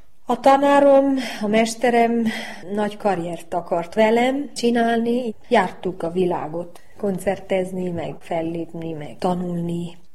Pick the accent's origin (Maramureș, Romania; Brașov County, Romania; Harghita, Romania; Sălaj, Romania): Brașov County, Romania; Brașov; also born or lived in Sinaia; Sinaján születtem, Brassóban nőttem fel.